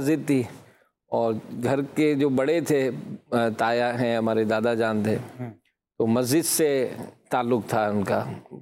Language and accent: Urdu; Hyderabad, Sindh, Pakistan; حیدرآباد سندھ سے ہی تعلق ہے اور پیدائش بھی وہیں ہوئی ہے